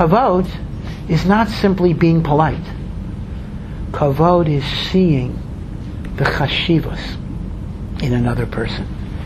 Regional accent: Jerusalem, Jerusalem District, Israel; I come from Yerushalayim, which, you know, the epicenter of all machlokas of all kinds.

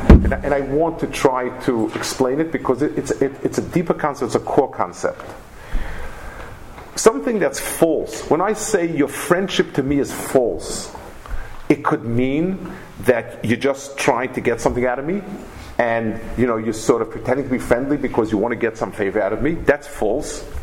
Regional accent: New York, United States; I grew up in Lower East Side.

